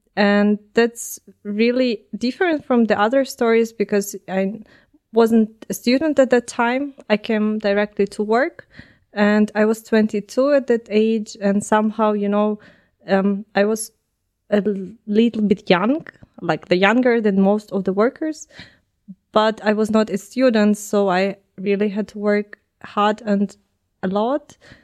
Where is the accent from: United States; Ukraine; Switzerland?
Ukraine; I'm originally from Ukraine.